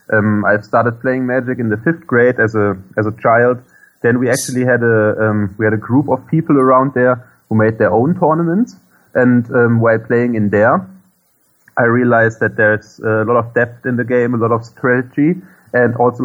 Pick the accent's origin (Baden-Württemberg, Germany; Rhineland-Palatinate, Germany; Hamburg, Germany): Rhineland-Palatinate, Germany; Yes, close to Koblenz, in a very small town with only like 100 inhabitants.